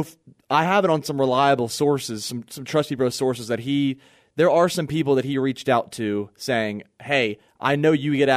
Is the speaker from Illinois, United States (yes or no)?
no; Georgia, United States; I'm a warm weather person. I grew up in Georgia with, just like you did